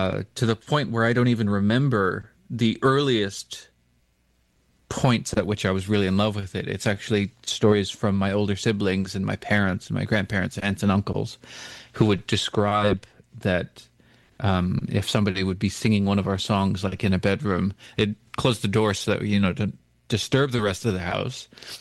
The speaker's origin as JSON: {"language": "English", "region": "British Columbia", "country": "Canada", "said": "I'm from the Nishka First Nation on both sides of my family. We trace our geographical roots back to Northwest BC in the Ness Valley."}